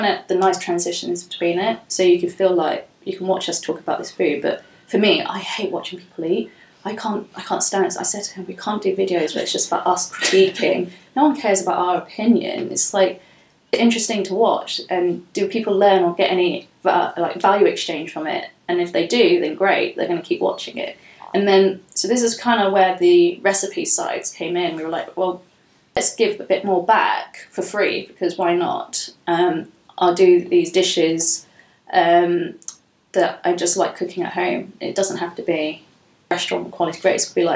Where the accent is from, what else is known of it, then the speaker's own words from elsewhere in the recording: Singapore; Anyway, to me as a Singaporean, that's how you'd cook it.